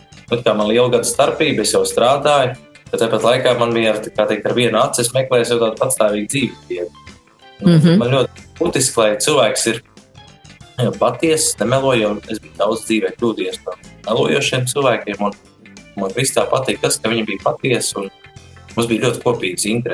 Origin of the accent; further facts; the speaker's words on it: Jūrmala, Latvia; Mēs abi esam jūrmalnieki. Mēs esam auguši un dzimuši Jūrmalā šeit pats slokā Kauguros.